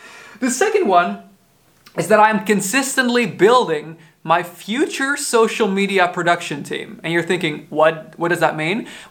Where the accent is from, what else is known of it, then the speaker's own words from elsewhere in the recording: Groningen, Netherlands; I went back to my hometown where I live right now, Groningen.